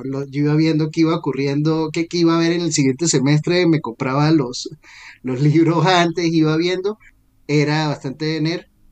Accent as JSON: {"language": "Spanish", "town": "San Cristóbal", "region": "Táchira", "country": "Venezuela", "said": "pues, salí de San Cristóbal, estaba en Caracas y estaba solo"}